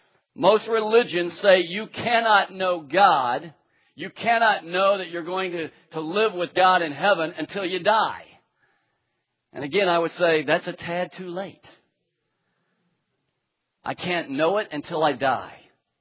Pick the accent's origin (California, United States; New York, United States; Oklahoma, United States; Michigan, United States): Oklahoma, United States; Tulsa; I mean, I grew up in Tulsa, Oklahoma.